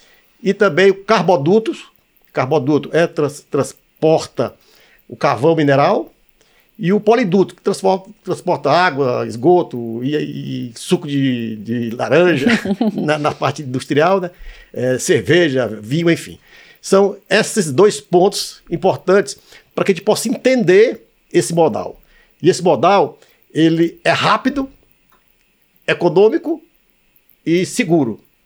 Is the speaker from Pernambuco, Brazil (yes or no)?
no; Sobral, Ceará, Brazil; chega a São Luís, chega lá na minha cidade de Sobral, enfim, assim sucessivamente.